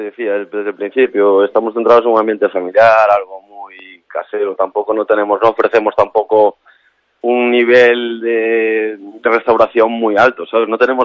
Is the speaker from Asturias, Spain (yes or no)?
no; O Grove, Galicia, Spain; la Ría de Arousa, soy del Grove, es parte de mi vida.